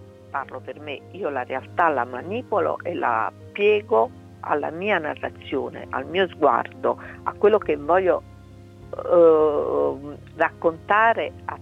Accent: Naples, Campania, Italy; now in Rome, Italy; una miniserie su Napoli, perché ovviamente la mia città è, e si sente anche dal mio accento che pur vivendo a Roma non l'ho mai abbandonata

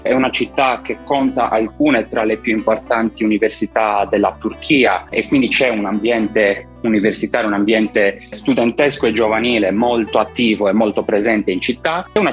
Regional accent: Cagliari, Sardinia, Italy; Da Cagliari.

